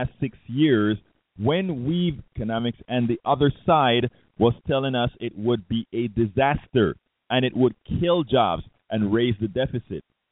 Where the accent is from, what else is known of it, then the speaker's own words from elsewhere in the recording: the South, United States; Hey, I'm a Southerner. I live in the South.